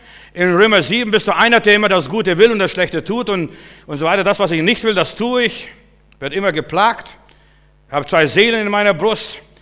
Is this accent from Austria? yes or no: no; Klaipėda, Klaipėda County, Lithuania; Es ist was ganz Interessantes bei uns zu Hause in Litauen, Memel, wo ich herkomme.